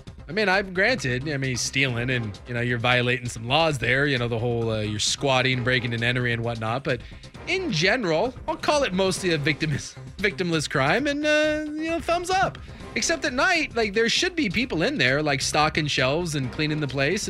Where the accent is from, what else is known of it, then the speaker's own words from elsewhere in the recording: Alaska, United States; I've seen a lot of snow growing up in Alaska